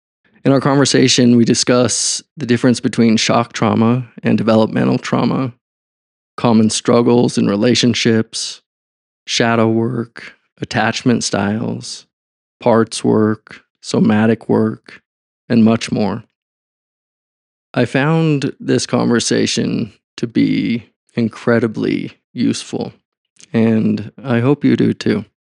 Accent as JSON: {"language": "English", "region": "Utah", "country": "United States", "said": "You studied under a Nobel Prize winner here in my home state, Utah, at the University of Utah."}